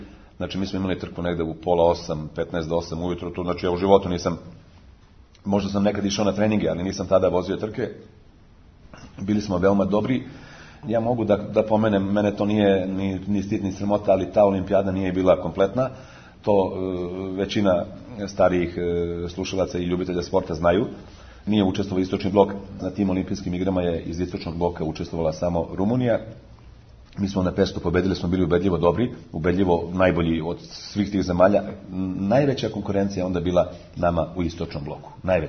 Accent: Serbia; ja sam Srbin

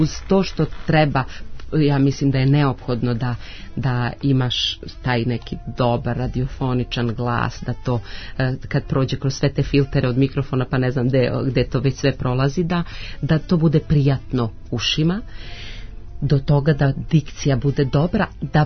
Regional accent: Southern and Eastern Serbia, Serbia; born there; first language Vlach; Serbian is a second language; pošto sam ja rođena tamo na Homoljskim planinama i onda sam se preselila u Petrovac na Mlavi i naučila jezik taj prvi srpski sa, eto, nekim dijalektom.

